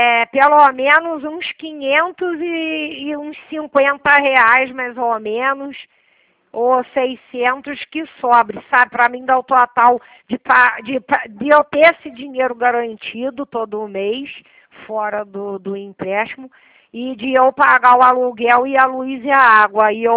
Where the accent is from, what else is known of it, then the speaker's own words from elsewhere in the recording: Petrópolis, Rio de Janeiro, Brazil; Eu sou de cidade de Petrópolis. Moro aqui e tudo. Fui criada aqui também.